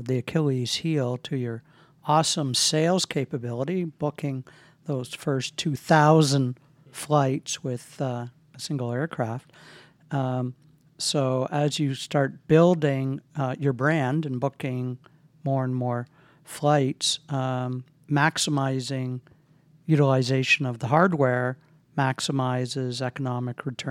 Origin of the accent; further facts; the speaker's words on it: Kingston, Ontario, Canada; By the way, I grew up in Kingston.